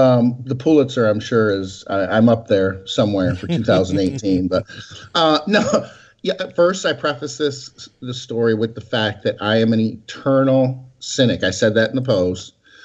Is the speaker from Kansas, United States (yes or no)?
no; Michigan, United States; I was raised in Michigan. I know what humidity is.